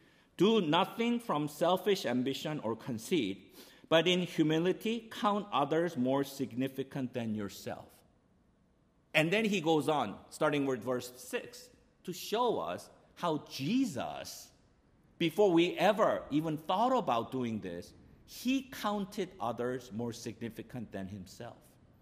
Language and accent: English; South Korea; English is a second language; When I was growing up in Korea in the 70s, in black and white TV